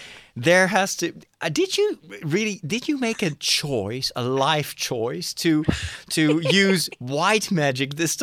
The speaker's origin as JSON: {"language": "English", "country": "Netherlands", "said": "I'm from the Netherlands, a very rainy Netherlands, actually."}